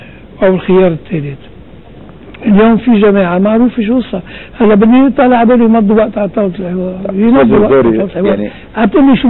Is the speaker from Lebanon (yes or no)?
yes; Lebanon; اذا كانوا بالفعل عنا النوايا نحن كلنا سوا كلبنانيه انه نرجع نبني هالبلد